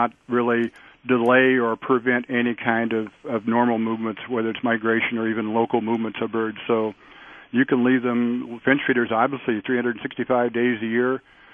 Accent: Ohio, United States; I come from Southern Ohio, and I learned it as a pileated, but most people here in Wisconsin seem to call it pileated.

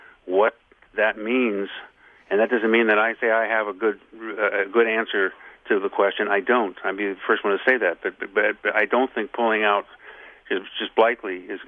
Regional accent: California, United States; I was originally from California.

